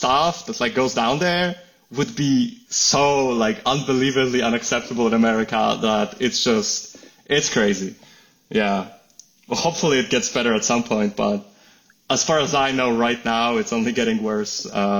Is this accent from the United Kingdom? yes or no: no; Poland; English is a second language; now in United States; I was born in Poland. It's practically Central Eastern Europe. So we border with Russia and Ukraine. So, nowadays it's a little bit of a hot area, let's call it. I was born there. I lived there 18 years of my life.